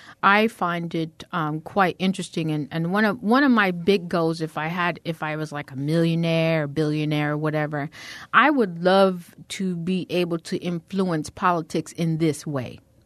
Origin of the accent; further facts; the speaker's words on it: St. Louis, Missouri, United States; he was going through my hometown, which is St. Louis, Missouri, and looking at the Mississippi River